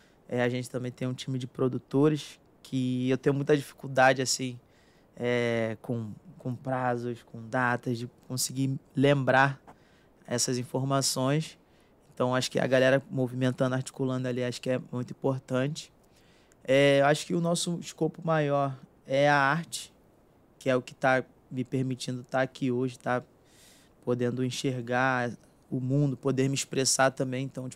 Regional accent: Rio de Janeiro, Brazil; eu sou nascido e criado no Morro Santo Amaro.

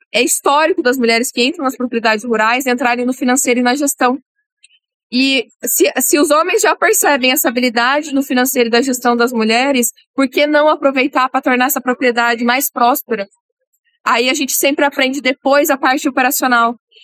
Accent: Charqueada, São Paulo, Brazil; eu sou de Charqueada, no interior de São Paulo, do lado de Piracicaba. Eu tenho 29 anos

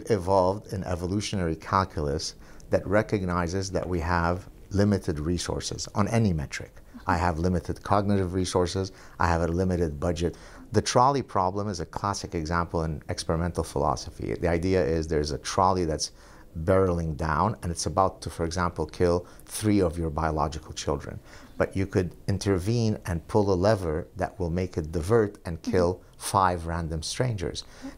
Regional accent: Lebanon; I was born and raised in Lebanon.

